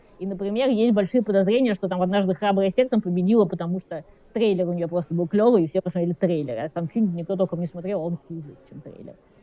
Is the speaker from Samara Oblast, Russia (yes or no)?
no; Saint Petersburg, Russia; born there; потому что я родилась в Ленинграде, я все про голод и каннибализм не могу смотреть физически